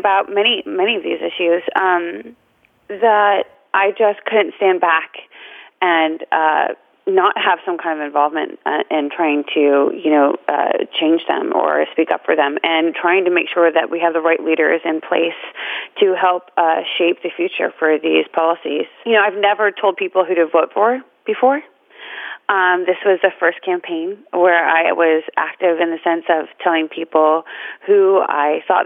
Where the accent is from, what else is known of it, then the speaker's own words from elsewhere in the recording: Omaha, Nebraska, United States; I come from a very conservative Republican family. I grew up in Omaha, Nebraska.